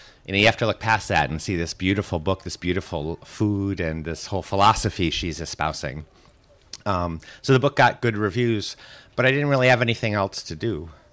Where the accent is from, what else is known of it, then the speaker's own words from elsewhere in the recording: United States; now in Paris, France; I thought, well, you know, I'm American in Paris.